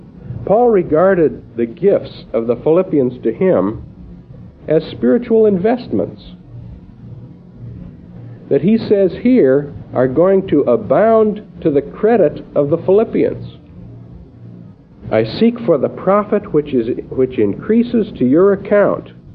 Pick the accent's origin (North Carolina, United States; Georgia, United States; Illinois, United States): Illinois, United States; When I grew up in the church that I grew up in Illinois